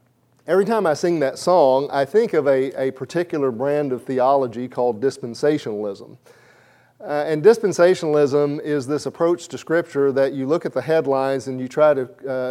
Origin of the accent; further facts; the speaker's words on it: Blytheville, Arkansas, United States; But anyway, I grew up in Blytheville, Arkansas, which had an Air Force base.